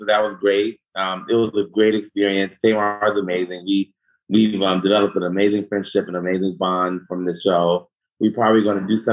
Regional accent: Chicago, Illinois, United States; I grew up in Roseland. I grew up in Roseland on 112th at Edinburgh. I went to Percy L. Julian High School. So I was deep in the South, though.

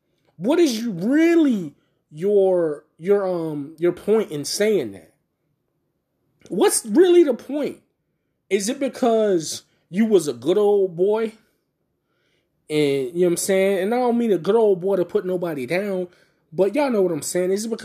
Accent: Tampa, Florida, United States; accent: southern; Now, I don't know if you guys notice, I have a little bit of a southern accent. I was born in Tampa, Florida. I was not raised in Tampa, Florida. I was raised from 0 to 6 in Tampa, Florida. Then I moved up north.

